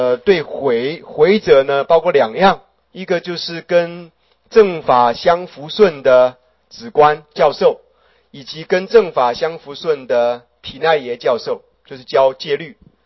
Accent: Daxi, Taoyuan, Taiwan; 像我家住，我老家住在大溪啊，

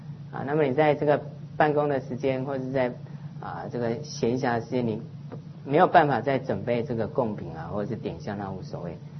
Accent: China; 因为西藏人他们那个 Home 不是这样写的，我们中国人才是写那个牛字嘛

